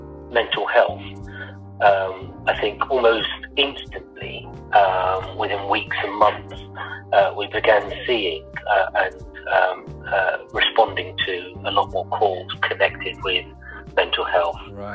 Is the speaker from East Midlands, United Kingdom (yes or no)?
no; Wembley, London, United Kingdom; Yeah, so I was born in London, sort of the northwest part of London, and grew up in sort of Wembley, Kilburn, Harlesden area.